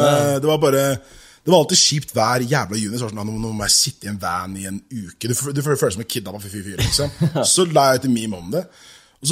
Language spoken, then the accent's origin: Norwegian; Morocco; Som marokkaner vil gjerne si takk til deg liksom.